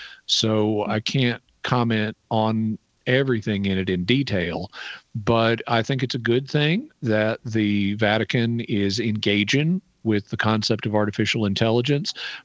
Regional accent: Fayetteville, Arkansas, United States; I'm not actually from Oceanside. I'm from Fayetteville, Arkansas.

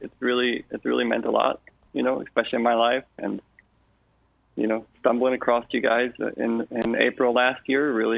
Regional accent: United States; Oh, but I'm actually from the States originally.

